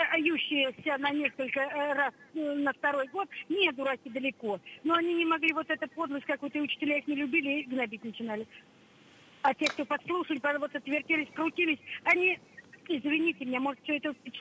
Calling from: Moscow Oblast, Russia; из Подмосковья.

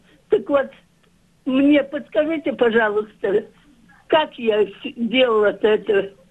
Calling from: Leningrad Oblast, Russia; Это с Ленинградской области тоже

